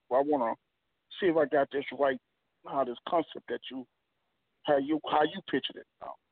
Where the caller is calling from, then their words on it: New Orleans, Louisiana, United States; I'm calling from New Orleans.